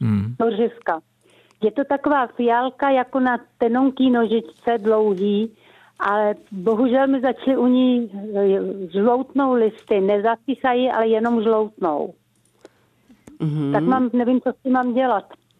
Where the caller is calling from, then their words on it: Třeboň, South Bohemian Region, Czechia; Jsem tady posluchačka z Třeboně.